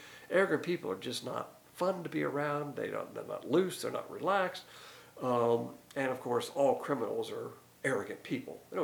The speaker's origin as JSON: {"language": "English", "region": "the South", "country": "United States", "said": "Now, as a Southerner, we're raised on manners"}